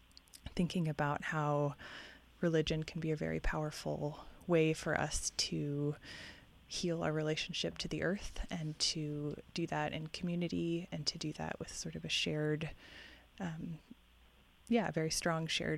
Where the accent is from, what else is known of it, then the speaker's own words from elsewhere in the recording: Oklahoma, United States; And growing up in Oklahoma, I was pretty much raised in a secular home, but in the very sort of fervent religious landscape of Baptist Christianity